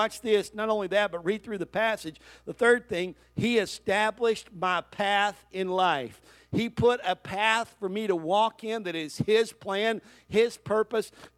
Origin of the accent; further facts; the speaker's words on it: Pauls Valley, Oklahoma, United States; born there; But do you know that when I was born in Paul's Valley, Oklahoma, God already knew where I would be at that time of my life.